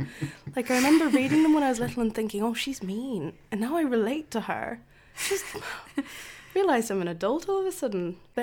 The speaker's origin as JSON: {"language": "English", "country": "Tanzania", "tie": "born or raised there", "said": "I grew up in Tanzania, so for a very long time we didn't really manage to get post."}